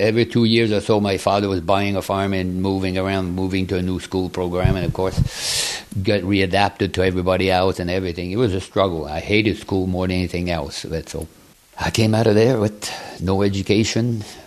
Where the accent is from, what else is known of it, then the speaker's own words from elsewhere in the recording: Canada; Well, first of all, in Canada, to go to school, you have to be 6 years old to start school. And I was born on September 30th. So I started school, I was 7 years old by the time